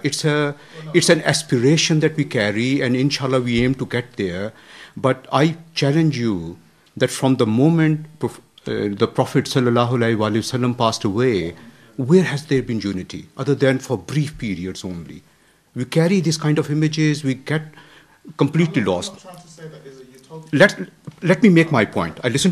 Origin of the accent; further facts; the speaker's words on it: Lahore, Punjab, Pakistan; moved away as an adult; I come from Lahore originally.